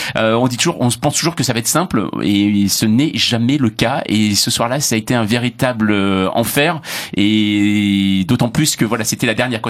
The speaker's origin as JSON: {"language": "French", "town": "Paris", "region": "Île-de-France", "country": "France", "said": "Je suis parisien"}